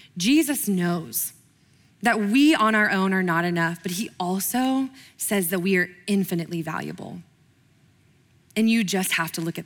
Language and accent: English; Oklahoma, United States; which growing up in Oklahoma, like, not always a ton of interactions you have in the Bible Belt with people that have no frame of reference.